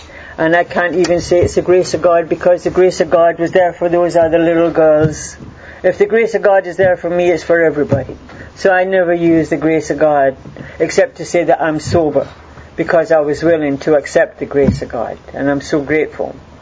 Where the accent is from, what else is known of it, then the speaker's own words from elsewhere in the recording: Jamaica; I grew up in Jamaica